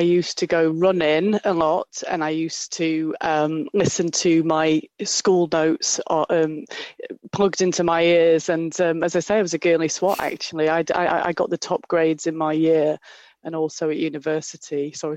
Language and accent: English; Yorkshire and the Humber, United Kingdom; I'm a mother of two boys, and I come from Yorkshire. My dad was a coal miner.